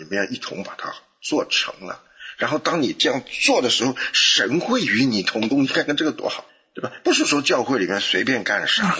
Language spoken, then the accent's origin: Chinese; China; 他可能认为你是美国公民，我是中国人，我中华人民共和国